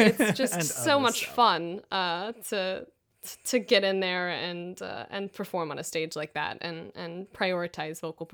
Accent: Texas, United States; now in Los Angeles, United States; I could relocate to Los Angeles because I'm originally from Texas.

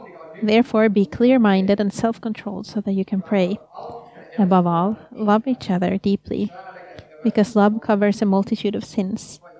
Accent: Tammisaari, Uusimaa, Finland; I come from Tammisaari

